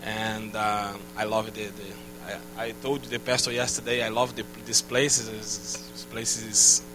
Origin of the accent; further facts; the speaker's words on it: Brazil; I'm from Brazil.